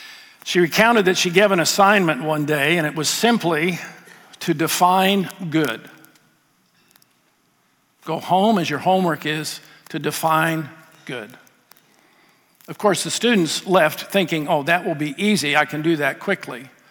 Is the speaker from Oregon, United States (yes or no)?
yes; Oregon, United States; And growing up in Oregon, we had a lot of rain